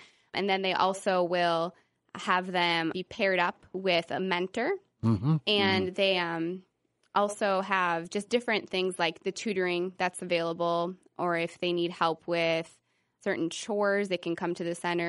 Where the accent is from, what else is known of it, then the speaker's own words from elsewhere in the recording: Brown Deer, Wisconsin, United States; also born or lived in Kewaskum; I grew up in Brown Deer